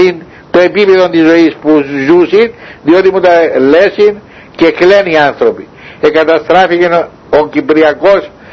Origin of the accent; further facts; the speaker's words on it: Kyrenia District, Cyprus; για όλη την επαρχία την Κερίνια, την οποία έζησα για 35 χρόνια. Την αγαπώ τον τόπο μου, θέλω να πάω πίσω στον τόπο μου